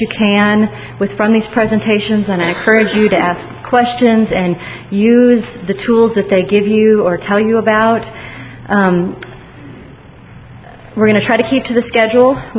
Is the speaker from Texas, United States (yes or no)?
yes; Texas, United States; I grew up in Central Texas and spent a lot of time out in Kerrville and Hunt swimming at the low water crossings. To me, that's Texas.